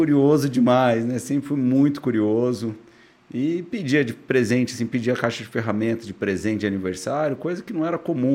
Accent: Campinas, São Paulo, Brazil; Sou daqui, sou natural aqui de Campinas.

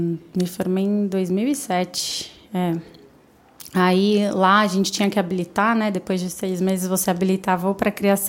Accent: São Paulo, Brazil; also born or lived in California; now in Europe; Sou da zona norte de São Paulo, de Santana, onde parece uma cidade de interior, que nem aqui, todo mundo se conhece.

